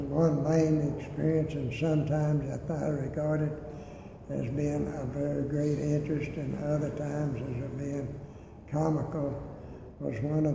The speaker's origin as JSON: {"language": "English", "region": "Texas", "country": "United States", "tie": "born or raised there", "said": "with all of the other lawyers in my little East Texas towns."}